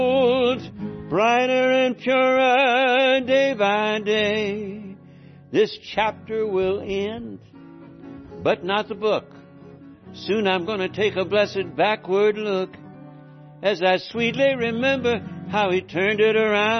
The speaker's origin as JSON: {"language": "English", "region": "Deep South", "country": "United States", "tie": "born or raised there", "moved": "yes", "lives_now": "California", "said": "I grew up in the Deep South, and when we moved to California, we were pretty much suburbanites"}